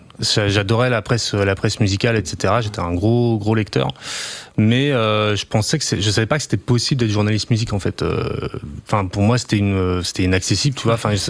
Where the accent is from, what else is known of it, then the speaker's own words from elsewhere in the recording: Brittany, France; Moi, en Bretagne.